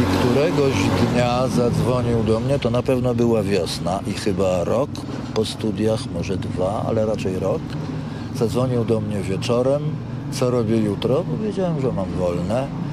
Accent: Warsaw, Masovian Voivodeship, Poland; bo on z Konina, ja z Warszawy

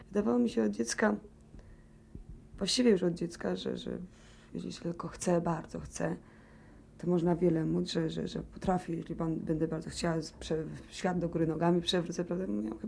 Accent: Silesian Voivodeship, Poland; Jestem w ogóle Ślązaczką.

